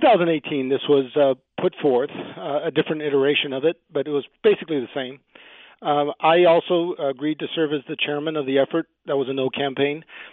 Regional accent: Nogales, Arizona, United States; or even where I grew up in Nogales

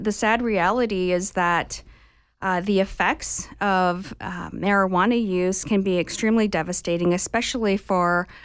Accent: Calgary, Alberta, Canada; also born or lived in Phoenix, United States; I grew up in Calgary, Canada

